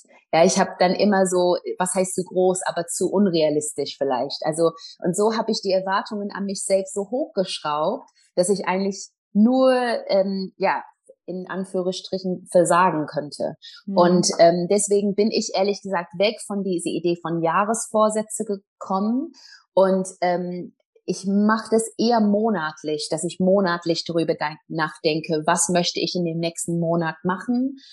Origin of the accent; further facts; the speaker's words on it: England, United Kingdom; German is a second language; moved away as an adult; now in Germany; ich komme ursprünglich aus England, was man bestimmt zwischendurch raushören wird. Aber ich bin schon relativ lange in Deutschland jetzt.